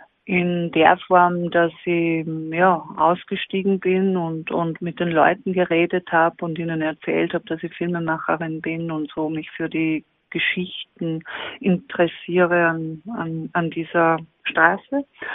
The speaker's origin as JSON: {"language": "German", "region": "Upper Austria", "country": "Austria", "tie": "born or raised there", "lives_now": "Vienna, Austria", "said": "Ich lebe jetzt in Wien, aber ich bin aufgewachsen im Innviertel in Oberösterreich."}